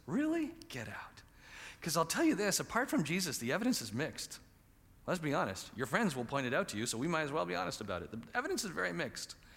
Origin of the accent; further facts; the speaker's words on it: Canada; Because I'm a Canadian.